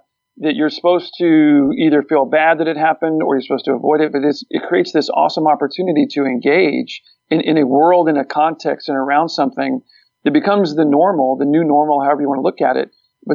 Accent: Texas, United States; We're all men. We're all from Texas.

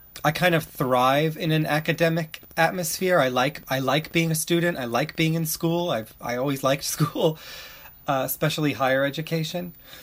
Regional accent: New York, United States; Yeah, I'm from Long Island.

